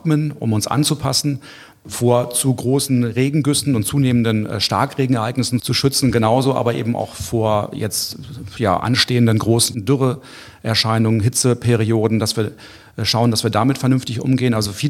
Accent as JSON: {"language": "German", "region": "Lower Saxony", "country": "Germany", "tie": "born there", "said": "wohne in der Region Hannover, ich wohne in Burgdorf, ich bin schon seit über 30 Jahren hier im Raum. Gebürtig komme ich aus dem Landkreis Hildesheim, ist also gar nicht so weit weg."}